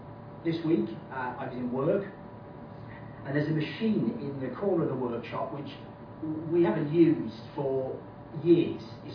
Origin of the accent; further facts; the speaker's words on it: Wales, United Kingdom; We're Welsh, we say things like that, isn't it?